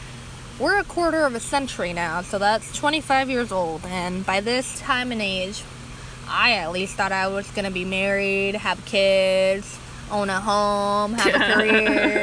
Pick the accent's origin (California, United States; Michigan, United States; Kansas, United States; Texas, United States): Kansas, United States